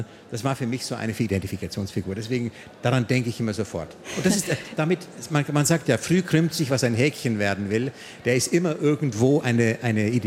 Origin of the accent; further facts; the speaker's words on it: United States; ich bin Amerikaner. Und ich bin eigentlich verpflichtet, obwohl ich auch deutscher Staatsbürger bin